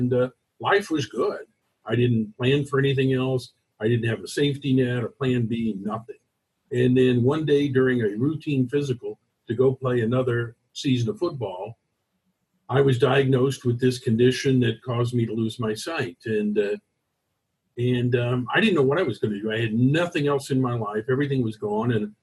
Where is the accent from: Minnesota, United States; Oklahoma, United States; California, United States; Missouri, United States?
Oklahoma, United States; Tulsa; Well, I grew up here in my hometown, Tulsa, Oklahoma.